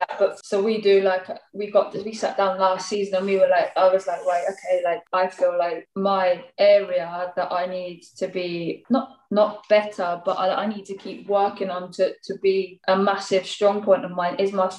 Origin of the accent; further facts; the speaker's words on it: Slough, South East England, United Kingdom; Anyone asks me, I try and say I'm from Windsor, so you've done your research, so I can't tell you I'm from Windsor, because obviously Windsor's like a nice area, like, but no, yeah, Slough